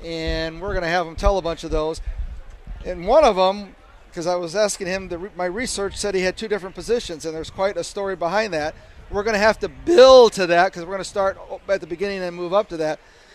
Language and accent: English; South Bend, Indiana, United States; I'm born and raised in South Bend